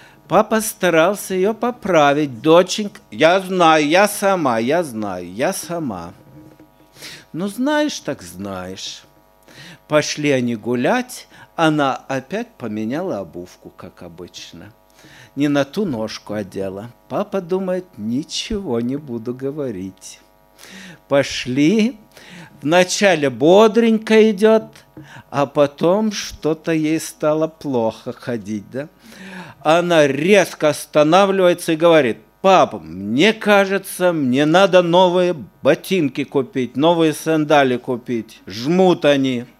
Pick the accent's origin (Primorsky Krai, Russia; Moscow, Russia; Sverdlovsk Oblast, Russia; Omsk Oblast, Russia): Omsk Oblast, Russia; now in Zhigulevsk, Russia; Вырос я в Омской области. До брака еще братья предложили переехать для служения.